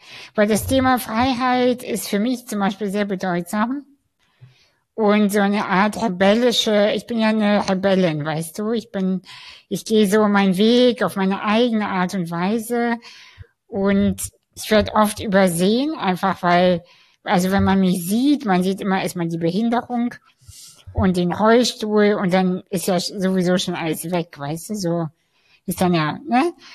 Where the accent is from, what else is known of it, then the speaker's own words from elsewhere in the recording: Kazakhstan; ich bin ja aus Kasachstan und bei uns, bei den Russen